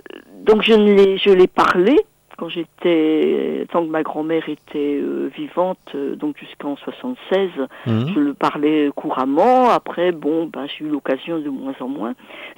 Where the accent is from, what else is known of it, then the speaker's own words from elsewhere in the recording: Brittany, France; accent: Vannetais Breton; Oui, je suis bretonne de naissance, dans la mesure où ma grand-mère ne parlait pas du tout français. Elle ne parlait que le breton, et donc j'ai appris comme ça, voilà. Donc c'est un breton... à la limite Morbihan-Finistère